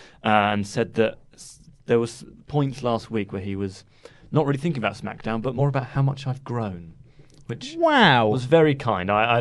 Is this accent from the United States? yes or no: no; United Kingdom; I am British.